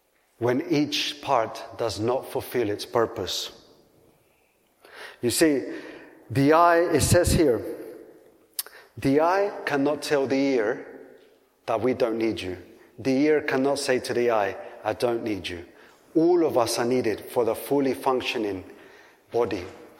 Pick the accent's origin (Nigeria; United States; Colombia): Colombia; now in United Kingdom; And I'm from Colombia, and I come to the UK.